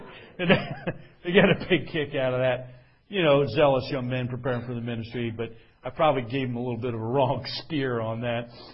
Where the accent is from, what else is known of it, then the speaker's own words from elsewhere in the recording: New Jersey, United States; I'm from New Jersey. I can't help it. Everything I say sounds sarcastic.